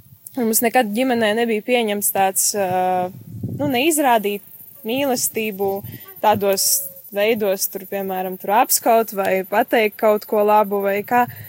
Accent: Eglaine, Augšdaugava Municipality, Latvia; Man šobrīd ir 25 gadi. Es nāku no Eglainas pagasta.

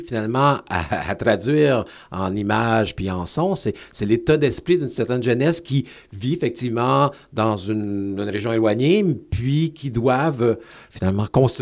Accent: Quebec, Canada; qui fait partie, finalement, de notre ADN là, en tant que Québécois.

